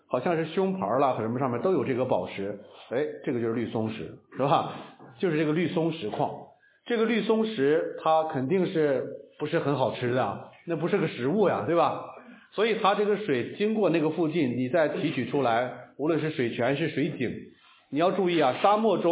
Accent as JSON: {"language": "Chinese", "region": "Shanxi", "country": "China", "tie": "born or raised there", "said": "我是在山西的煤矿长大的，等我到了东北的时候呢，我的第一个感受就是我从小喝的水是苦的"}